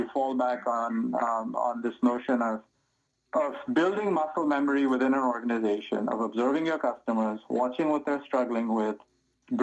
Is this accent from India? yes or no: yes; India; I'm from India.